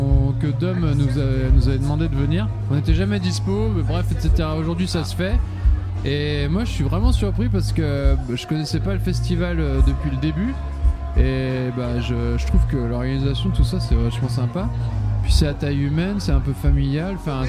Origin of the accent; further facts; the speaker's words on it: Nancy, Grand Est, France; De Nancy, on est juste à côté.